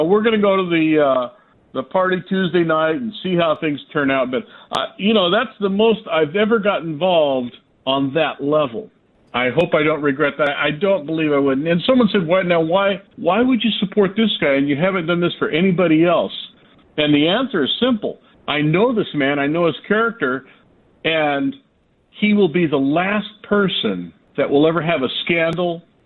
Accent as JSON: {"language": "English", "town": "San Antonio", "region": "Texas", "country": "United States", "tie": "born or raised there", "said": "This is right here in my hometown of San Antonio, a Ukrainian bakery"}